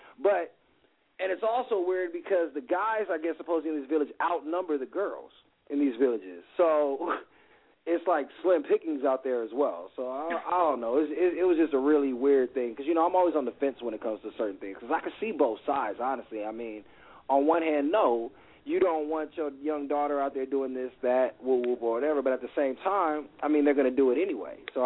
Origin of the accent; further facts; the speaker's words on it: United States; I mean, like I said, because we're American, we all know it's like, nah, fuck that.